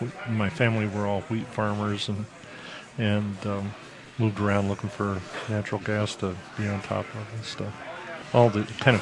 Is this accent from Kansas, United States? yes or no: yes; Liberal, Kansas, United States; born or raised there